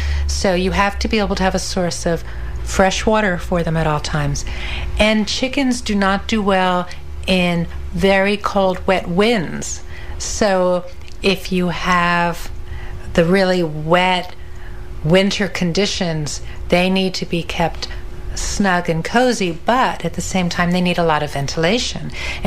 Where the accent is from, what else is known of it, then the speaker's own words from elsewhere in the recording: New England, United States; I come from New England, where we also have major storms and a lot of snow and ice